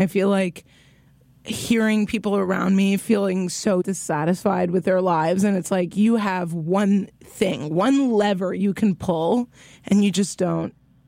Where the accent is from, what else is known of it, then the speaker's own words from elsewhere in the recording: Qatar; I've never had the chance to vote because I grew up in Qatar and there's a king. I don't vote for the king. I'm not a citizen.